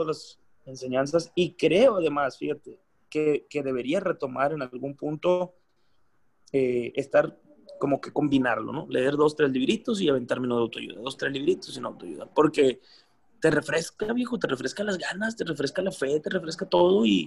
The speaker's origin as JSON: {"language": "Spanish", "country": "Mexico", "said": "independientemente de que hubiera habido 10 antes que yo o 100 mexicanos antes que yo"}